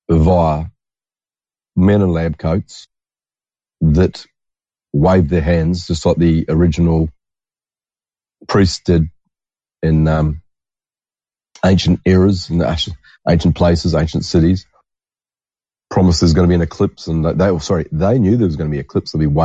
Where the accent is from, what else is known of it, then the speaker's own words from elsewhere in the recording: Scotland, United Kingdom; Even though I'm starting to sound a little bit Irish, but I'm not, I'm Scottish.